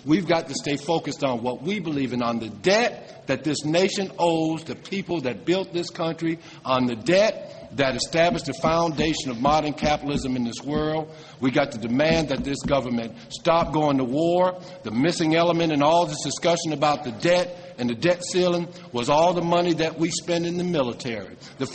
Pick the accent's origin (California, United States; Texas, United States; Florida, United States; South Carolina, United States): South Carolina, United States; And I grew up in South Carolina.